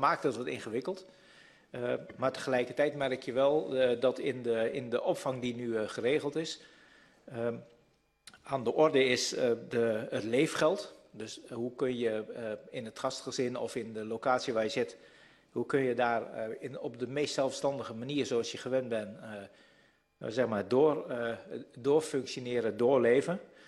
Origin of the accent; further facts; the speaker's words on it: Katwijk, South Holland, Netherlands; ik kom uit Katwijk zoals u weet